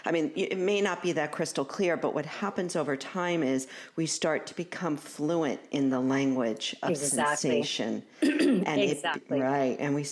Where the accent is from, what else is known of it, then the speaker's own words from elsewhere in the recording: Brooklyn, New York, United States; Now, I'm a girl from Brooklyn, so I have zero experience with horses